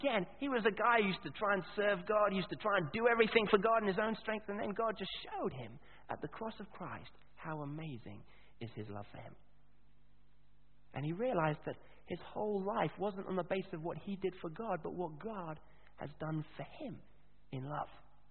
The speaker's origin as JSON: {"language": "English", "country": "Kenya", "tie": "born or raised there"}